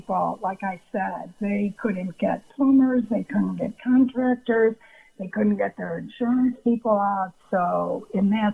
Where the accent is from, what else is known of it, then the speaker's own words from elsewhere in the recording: Buffalo, New York, United States; also born or lived in Pennsylvania, United States; now in Texas, United States; No, I'm from Buffalo, New York.